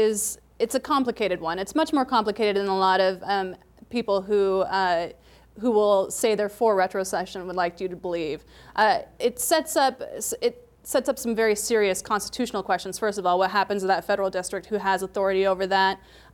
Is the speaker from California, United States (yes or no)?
no; Seattle, Washington, United States; I'm originally actually from the other Washington. I'm originally from Seattle.